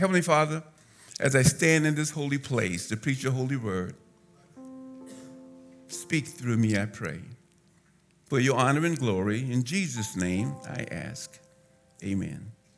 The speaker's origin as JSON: {"language": "English", "town": "Charleston", "region": "South Carolina", "country": "United States", "said": "I'm from Charleston, South Carolina. Right. So, you may hear an accent that'll come out, like the people from the island, man. That's just the way we talk."}